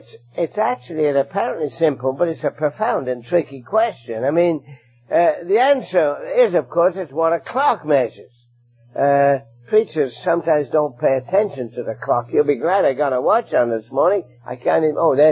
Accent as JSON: {"language": "English", "region": "England", "country": "United Kingdom", "tie": "born or raised there", "moved": "yes", "lives_now": "Hamilton, Canada", "said": "We came from England, grew up in an assembly like this in England, and came to Canada"}